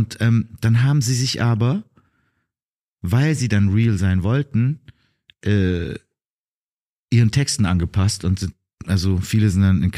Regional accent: Heidenheim, Baden-Württemberg, Germany; ich bin ja in Heidenheim aufgewachsen. Und da ist halt nicht viel.

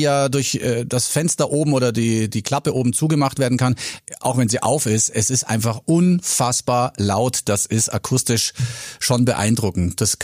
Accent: Bavaria, Germany

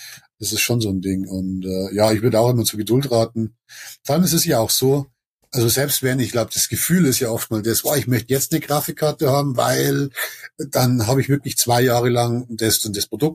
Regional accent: Bavaria, Germany; Ich bin Bayer

